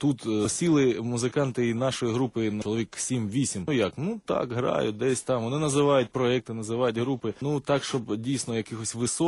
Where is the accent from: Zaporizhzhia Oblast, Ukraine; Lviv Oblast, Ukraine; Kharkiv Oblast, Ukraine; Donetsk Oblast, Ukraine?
Zaporizhzhia Oblast, Ukraine; І багато разів я із Запоріжжя, з Либинки, приїжджав до столиці